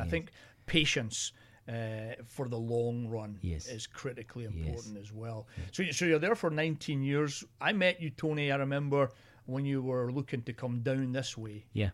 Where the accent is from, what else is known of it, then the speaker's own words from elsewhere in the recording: Northern Ireland, United Kingdom; moved away as an adult; now in Sacramento, United States; I came from Northern Ireland and I pastored in a community of about 5,000 people.